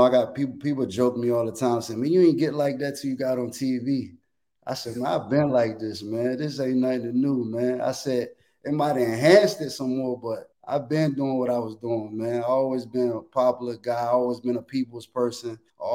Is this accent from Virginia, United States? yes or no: yes; Newport News, Virginia, United States; I'm from Newport News, Virginia.